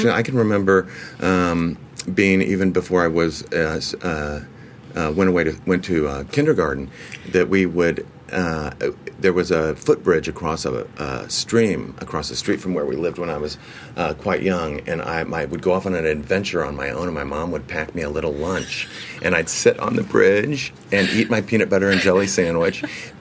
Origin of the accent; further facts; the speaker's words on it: Indianapolis, Indiana, United States; now in New York, United States; No, actually, I'm a Hoosier. I was born and bred in Indianapolis, Indiana.